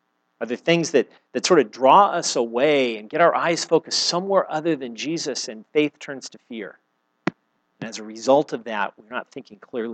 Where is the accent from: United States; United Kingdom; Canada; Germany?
United States; Santa Maria, California; I grew up in Santa Maria, so we're near Vandenberg.